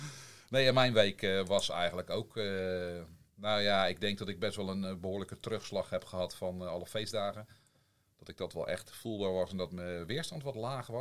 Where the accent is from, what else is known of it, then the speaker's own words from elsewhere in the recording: Noordwijk, South Holland, Netherlands; ik ben 51, ik kom ook uit Noordwijk.